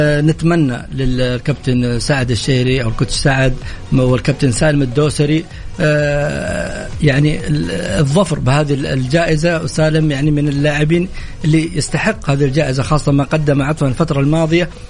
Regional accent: Saudi Arabia; هذه امور لابد ان نفتخر فيها جميعا كسعوديين.

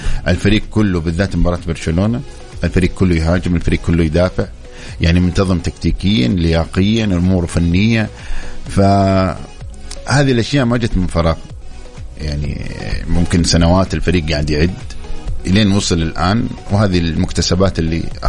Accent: Saudi Arabia; مو بس يعني من عندنا في السعودية.

